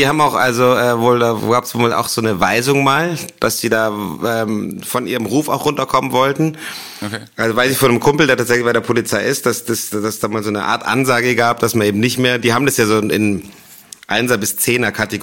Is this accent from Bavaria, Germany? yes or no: yes; Munich, Bavaria, Germany; als Münchner wirst du ja immer so gebasht im Rest Deutschlands.